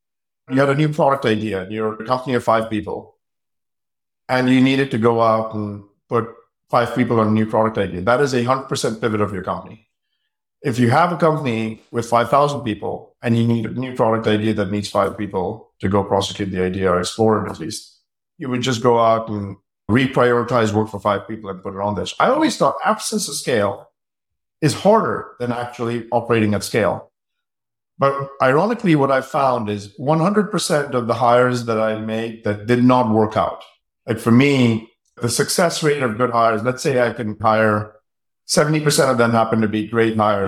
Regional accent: India; now in United States; I grew up in India and I came to America

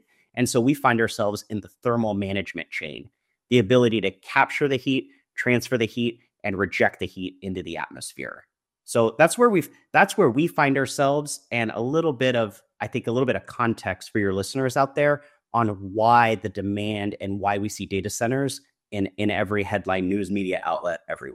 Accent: California, United States; I'm from the Silicon Valley area

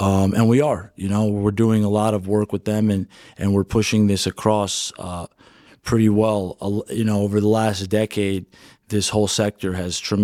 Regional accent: New York, United States; This is where I'm born and raised.

